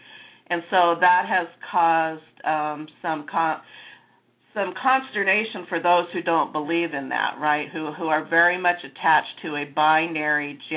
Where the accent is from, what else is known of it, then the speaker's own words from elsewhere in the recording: Washington, United States; I hail from Southwest Washington State